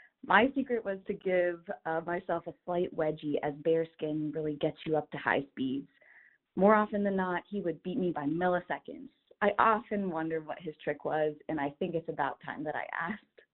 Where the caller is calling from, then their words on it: Champaign, Illinois, United States; I'm calling from Champaign.